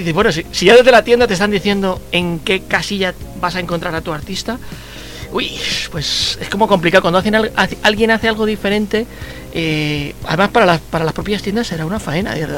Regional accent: Spain; yo soy español, pero no, de corazón colombiano.

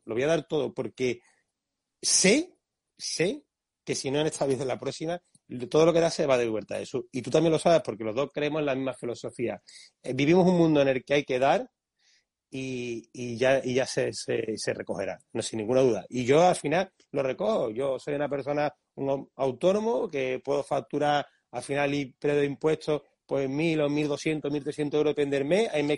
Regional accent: Montilla, Andalusia, Spain; ya quisiera yo, también soy de Montilla

